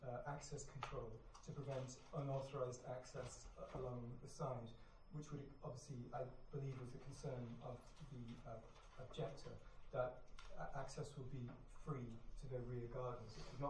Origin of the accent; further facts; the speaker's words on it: Stafford, West Midlands, United Kingdom; But I'm from Stafford.